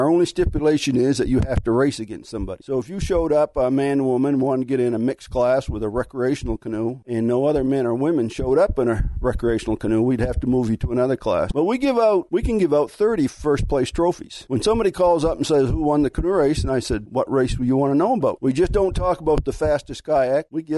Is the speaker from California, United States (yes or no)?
no; Houlton, Maine, United States; also born or lived in St. Albans, Vermont; I was born in St. Albans, Vermont, because my father was a customs agent, and then we moved to Houlton when I was five, and I've lived here ever since.